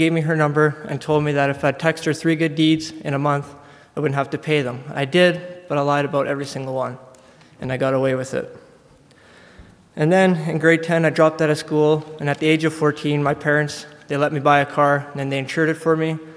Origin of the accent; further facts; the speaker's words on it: Lethbridge, Alberta, Canada; I'm 21 years old. I'm from Lethbridge, Alberta.